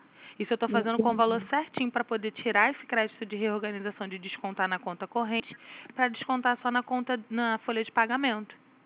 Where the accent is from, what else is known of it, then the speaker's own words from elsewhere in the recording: Rio de Janeiro, Brazil; Sou do Rio.